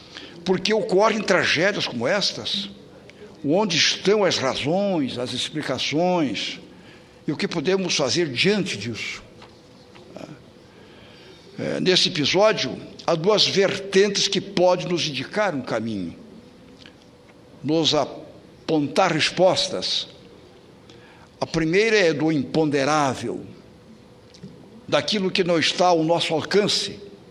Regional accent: Santa Catarina, Brazil; nós, como catarinenses também

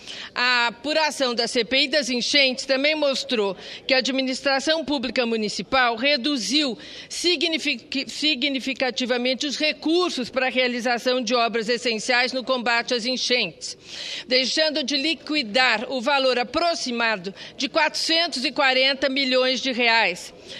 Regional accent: São Paulo, Brazil; como paulistana, os paulistanos eu tenho conversado

